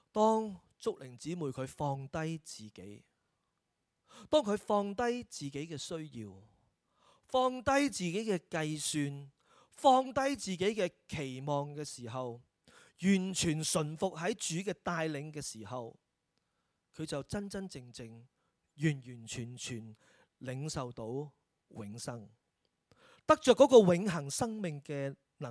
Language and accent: Cantonese; China; 我哋中国人就最识得谦卑噶啦